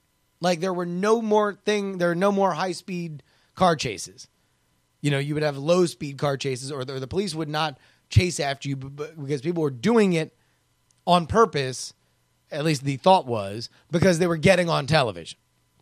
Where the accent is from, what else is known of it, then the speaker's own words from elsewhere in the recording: Davie, Florida, United States; I grew up in Fort Lauderdale. I grew up specifically in Davie, Florida. Davie, Florida has a rodeo. It is a pretty white bread place.